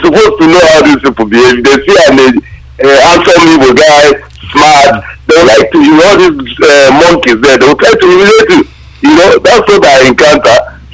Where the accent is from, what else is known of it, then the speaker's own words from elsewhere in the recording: Amuoka, Imo, Nigeria; I based in Imo State. I based in Owerri. I'm from Amuoka. I'm here at a local government. But I based in Owerri. I based in Biafra land. That is my base.